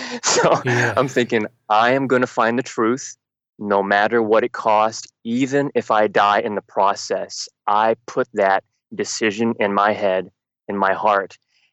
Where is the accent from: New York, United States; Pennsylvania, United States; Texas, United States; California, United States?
California, United States; San Francisco; also born or lived in Canada; And then my parents moved down to California, and so I grew up in San Francisco.